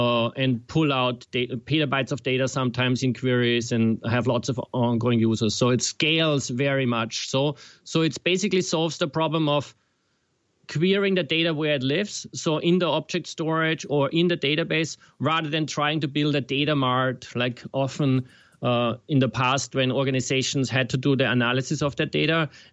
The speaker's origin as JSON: {"language": "English", "town": "Victoria", "region": "British Columbia", "country": "Canada", "said": "I'm from Victoria, British Columbia, so I'm not too far away from you"}